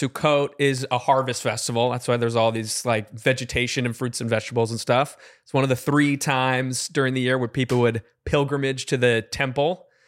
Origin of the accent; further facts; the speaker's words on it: Los Angeles, California, United States; I'm from LA. I'm born and raised. I'm the first of my line, born in LA.